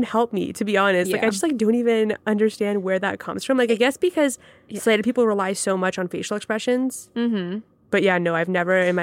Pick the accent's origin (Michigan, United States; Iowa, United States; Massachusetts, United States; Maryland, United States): Massachusetts, United States; Boston; And also I feel like a big asset of growing up in Massachusetts, Boston area, whatever, is that we always got to meet other blind people.